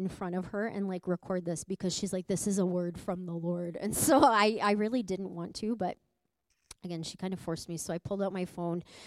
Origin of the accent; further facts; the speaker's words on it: Edmonton, Alberta, Canada; I'm from Edmonton originally